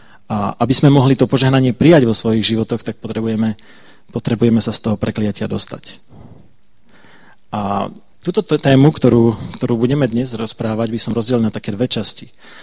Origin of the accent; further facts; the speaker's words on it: Bardejov, Prešov Region, Slovakia; A ináč my sme z Bardejova